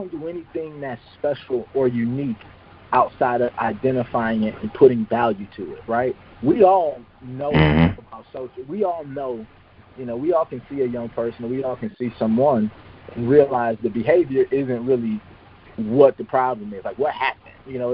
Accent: Saginaw, Michigan, United States; moved away as an adult; now in Florida, United States; I'm from Saginaw, Michigan. I'm what y'all consider a snowbird, man. I got tired of that snow. Right after graduation, I actually boarded a flight, man, and came down here to go to FAMU.

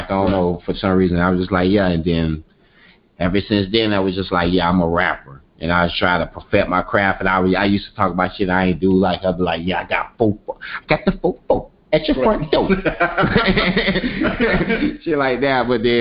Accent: Miami, Florida, United States; because I'm originally from Miami.

